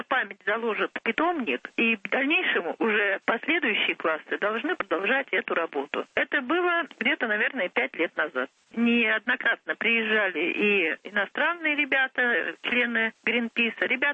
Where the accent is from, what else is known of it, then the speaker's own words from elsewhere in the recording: Urals, Russia; я сама родом с Урала, и мы там восстанавливали лес, потому что там промышленная вырубка леса идет.